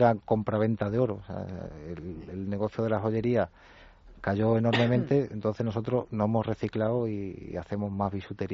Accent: Extremadura, Spain; La joyería es joyería hecha aquí en España, somos extremeños, lo hacemos todo en Extremadura

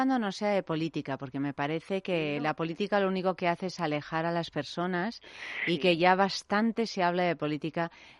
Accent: Italy; now in Spain; en comparación con Italia, que es de donde yo vengo, aquí está todo muy bien organizadito.

